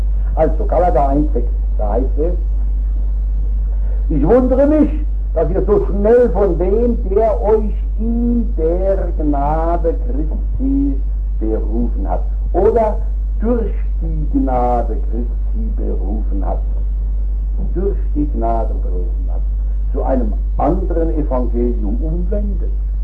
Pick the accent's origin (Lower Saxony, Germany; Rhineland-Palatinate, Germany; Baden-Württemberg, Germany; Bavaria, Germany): Rhineland-Palatinate, Germany; dann ging ich hauptsächlich in kleinere Dörfer und auch größere Dörfer in meiner Heimat, in Rheinhessen.